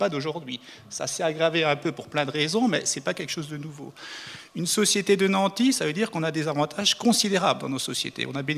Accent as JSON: {"language": "French", "country": "France", "said": "moi, je suis français de nationalité."}